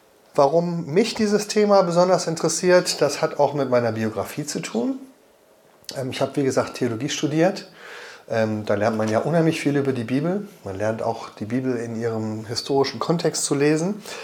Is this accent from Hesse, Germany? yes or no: yes; Marburg, Hesse, Germany; Ich komme aus Marburg.